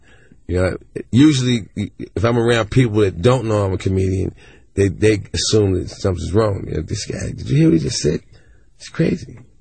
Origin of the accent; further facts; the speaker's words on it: Brooklyn, New York, United States; I'm from Brooklyn, man.